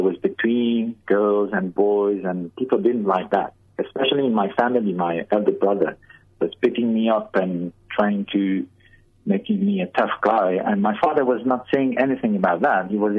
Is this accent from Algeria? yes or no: yes; Algeria; When I grew up in Algeria, I was with my family there. They were pretty conservative, but we also were influenced with the mystical Islam that we call Sufism.